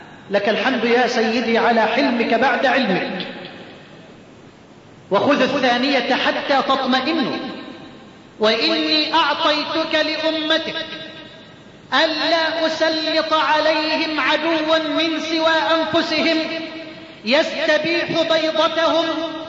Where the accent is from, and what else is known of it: Egypt